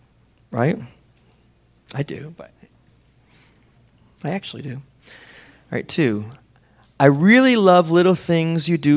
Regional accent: New Orleans, Louisiana, United States; I'm from New Orleans, and I have the southern white woman teaching me Spanish.

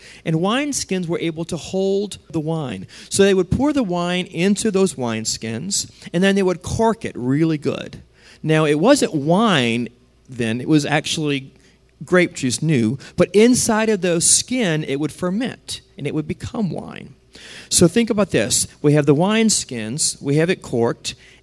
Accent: New Orleans, Louisiana, United States; I'm from New Orleans, in New Orleans.

